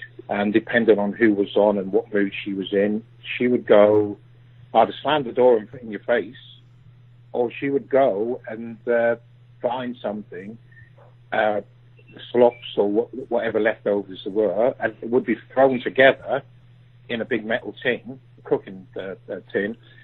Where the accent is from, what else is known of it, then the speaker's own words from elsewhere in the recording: Ireland; born there; I was born in Ireland.